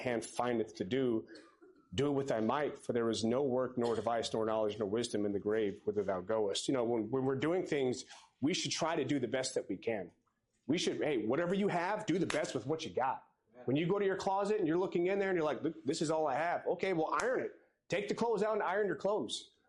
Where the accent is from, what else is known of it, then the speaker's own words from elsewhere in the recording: Green Bay, Wisconsin, United States; I grew up in Green Bay, Wisconsin, so on Sundays it was you're watching the Packer game. I mean, I grew up Catholic